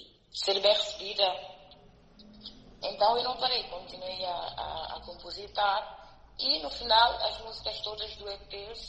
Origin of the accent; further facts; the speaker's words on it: São Tomé, São Tomé & Príncipe; para dizer que eu nasci em São Tomé, cresci em São Tomé, e a primeira vez que tive contato com Cabo Verde foi em 2005